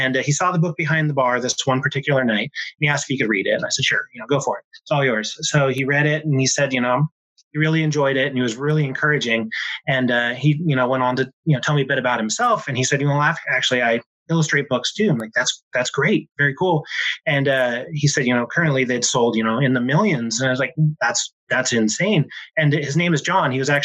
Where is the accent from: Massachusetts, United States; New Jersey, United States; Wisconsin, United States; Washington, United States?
Washington, United States; Lynden; I grew up in Northwest Washington, about a stone's throw from Canada, a little tiny town called Linden. Nobody's heard of it, so I'm never offended when no one knows what I'm talking about.